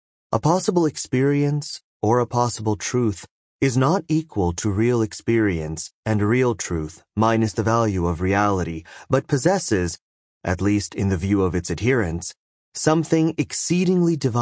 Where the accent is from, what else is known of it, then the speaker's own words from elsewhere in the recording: Auroville, Tamil Nadu, India; Aurelise and I grew up in Auroville. We spent our early years there, in a magical, denuded terrain, a flat desert that felt very remote, both physically and psychologically.